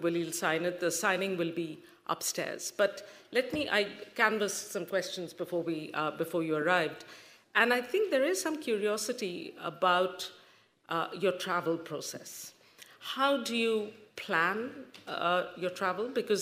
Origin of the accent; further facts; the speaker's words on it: India; you know, as an Indian, this is not about chauvinism